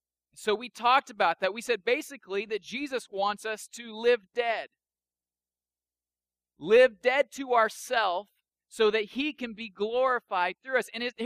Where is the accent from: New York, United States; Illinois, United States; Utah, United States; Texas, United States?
Illinois, United States; now in Virginia, United States; I'm from Southern Illinois, and we had two burger places that have burgers that you just don't have here in Virginia.